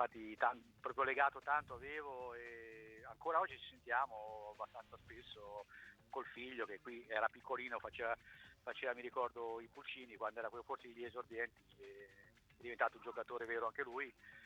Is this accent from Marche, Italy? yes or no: yes; Ancona, Marche, Italy; also born or lived in Milan; io venivo da Milano, però essendo anconetano, anche se abitavo lì